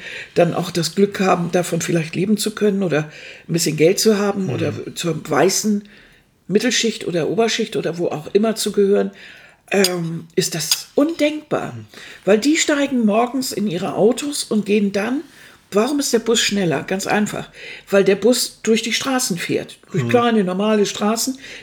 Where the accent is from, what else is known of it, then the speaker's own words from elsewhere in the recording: Germany; Ich bin doch auch Ausländer, ich bin Deutscher.